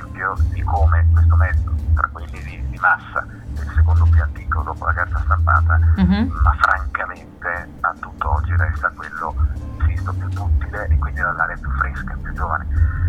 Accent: Naples, Campania, Italy; anche se poi io sono di Napoli, in realtà insomma prima parte della mia vita l'ho passata a pochi chilometri, non pochi, ma insomma non lontanissimi

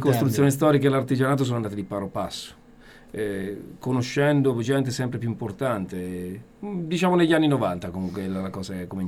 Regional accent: Corciano, Umbria, Italy; nel senso da come sono cresciuto, a Corciano

